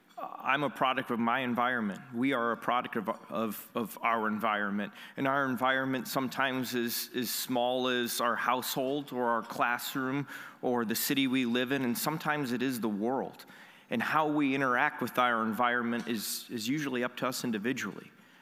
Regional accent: Cedar Rapids, Iowa, United States; You know, I grew up in Cedar Rapids, Iowa, a city about 120,000 folks in eastern Iowa.

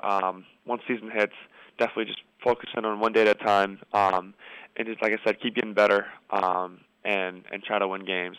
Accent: Indiana, United States; Just growing up in Indiana, just knowing all the history that's gone through that program and gone through that school

